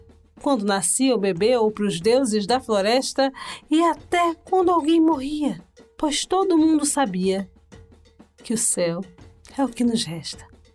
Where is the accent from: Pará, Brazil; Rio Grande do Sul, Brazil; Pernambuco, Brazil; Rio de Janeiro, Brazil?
Pernambuco, Brazil; born there; ele surgiu no estado em que eu nasci, em Pernambuco.